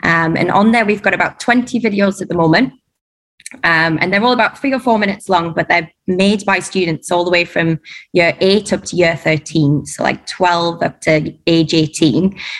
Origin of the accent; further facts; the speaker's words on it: Durham, North East England, United Kingdom; moved away as an adult; now in Dubai, United Arab Emirates; Yeah, I'm from Durham. So I started out teaching about 7 or 8 years ago in Peterlee, the academy at Charton Hall. And yeah, left, I think, 5 years ago and came to Dubai.